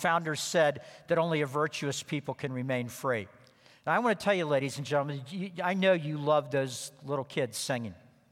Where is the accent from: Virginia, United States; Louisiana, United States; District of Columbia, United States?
District of Columbia, United States; Washington; since I'm from Washington, D.C., and have to be honest at all times